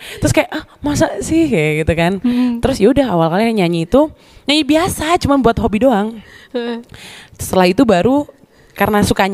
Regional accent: Java, Indonesia; accent: Javanese (medok); Karena dulu suara aku tuh medok banget Moy. Medok banget.

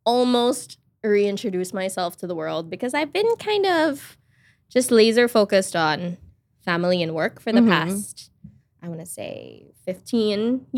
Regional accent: United States; A shrub. As an American, I need this explained to me.

